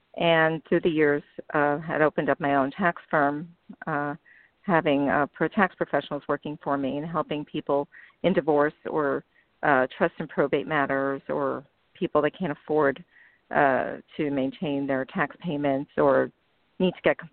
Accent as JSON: {"language": "English", "town": "Brooklyn", "region": "New York", "country": "United States", "tie": "born or raised there", "moved": "as an adult", "said": "I grew up in Brooklyn, so it's I mean, being out here 19 years, I've learned how to tone it down a little bit. But certainly, you can take me out of New York, but you can't take New York out of me."}